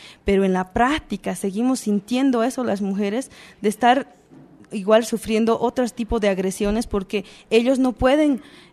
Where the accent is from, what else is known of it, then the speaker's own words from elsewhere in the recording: Bolivia; Yo vengo de Bolivia, donde incluso dentro de nuestra cultura se habla de que no hay machismo, pero sí hay.